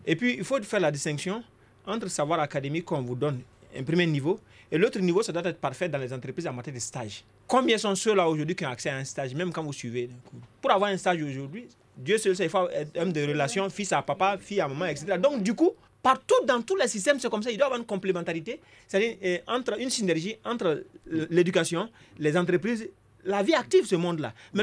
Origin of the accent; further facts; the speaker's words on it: Mali; Si on va à Ségou, on est malien, on est fonctionnaire du Mali.